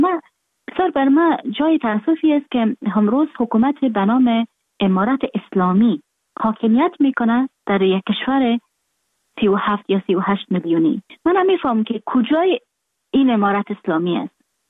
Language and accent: Persian; Afghanistan; moved away; من در خارج هستم، خارج از افغانستان هستم،